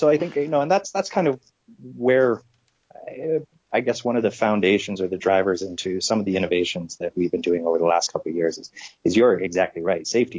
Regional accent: Vancouver, British Columbia, Canada; I grew up in Vancouver, BC.

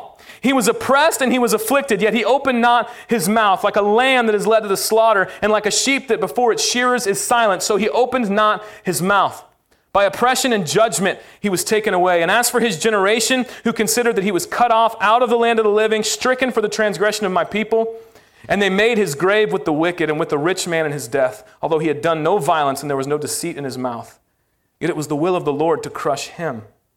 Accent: Lawton, Oklahoma, United States; I grew up in Lawton, Oklahoma. Anybody know where that is? You get extra bonus points if you do. Awesome. That's where I grew up.

